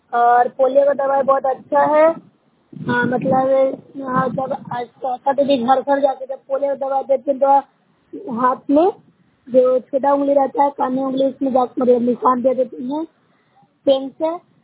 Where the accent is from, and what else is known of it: Bihar, India